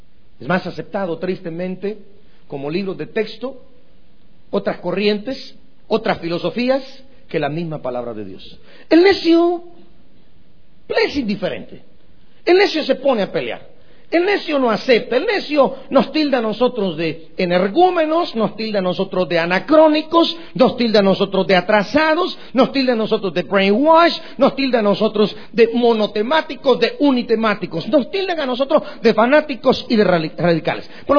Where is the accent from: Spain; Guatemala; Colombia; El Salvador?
Guatemala; hace muchos años, ahí en mi país, en Guatemala